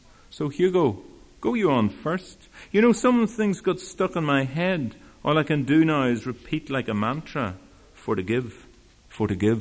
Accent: Belfast, Northern Ireland, United Kingdom; moved away; And I grew up in Belfast, and it's an unforgiving city if you move away from it.

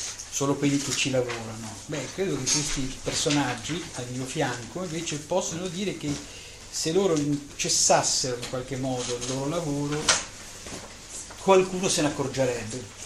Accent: Venice, Veneto, Italy; di recente però anche nella mia terra, nel Veneto, a Padova.

